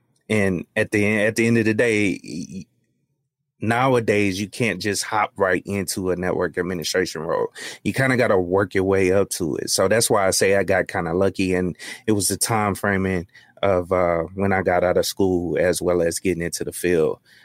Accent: Baton Rouge, Louisiana, United States; I grew up in Baton Rouge. So that's, yeah, it's like an hour away from New Orleans.

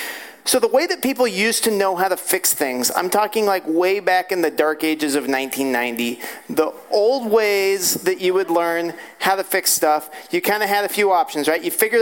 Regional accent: California, United States; So I'm from Central California. It's kind of a nice place. We're also a college town.

